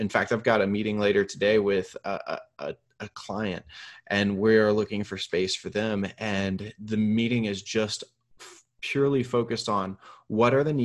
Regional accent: Houston, Texas, United States; I grew up in Houston. Hurricanes were a big thing.

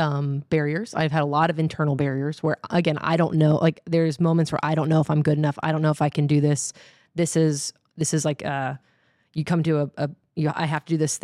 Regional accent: Austin, Texas, United States; I feel like living and growing up in Austin and having a home base here

